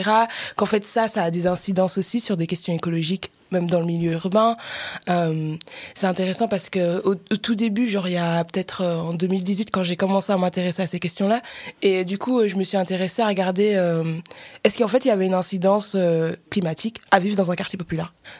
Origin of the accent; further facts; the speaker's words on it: Brussels, Belgium; je suis bruxellois, je suis noire, je suis trans non binaire.